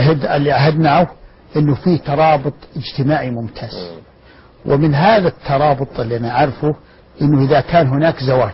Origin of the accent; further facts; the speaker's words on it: Al-Khabra, Al-Qassim, Saudi Arabia; نعم عشت فيها